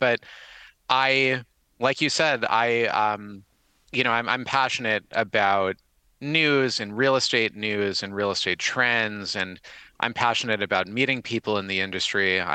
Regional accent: Clinton, New York, United States; I grew up upstate, actually. I grew up outside of Utica, New York, in a town called Clinton, which is known as the home of Hamilton College

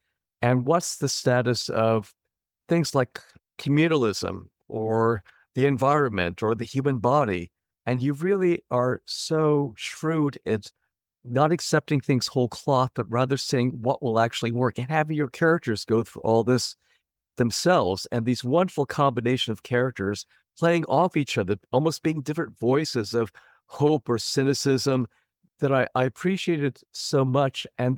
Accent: California, United States; And I grew up in the Bay Area.

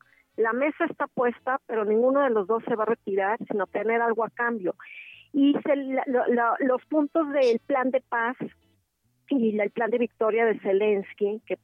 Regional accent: Mexico; también a nosotros como mexicanos nos afectaría

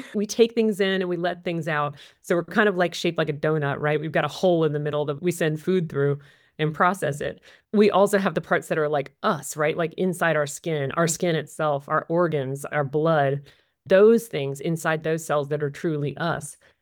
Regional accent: North Carolina, United States; I'm from rural North Carolina. I'm from Trump land, very rural coastal North Carolina.

